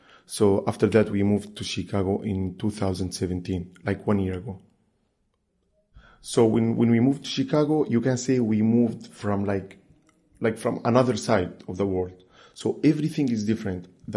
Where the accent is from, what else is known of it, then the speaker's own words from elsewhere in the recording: Syria; moved away; I'm from Syria. So in 2012, I moved to Turkey, to Istanbul.